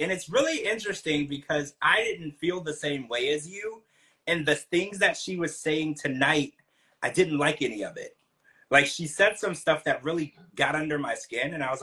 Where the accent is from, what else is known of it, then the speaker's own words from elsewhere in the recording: Louisiana, United States; You know, I grew up in Louisiana, so there was a lot of witchcraft and voodoo and stuff